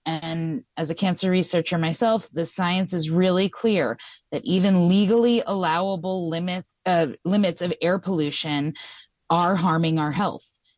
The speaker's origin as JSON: {"language": "English", "town": "Peekskill", "region": "New York", "country": "United States", "said": "I am from Peekskill, New York"}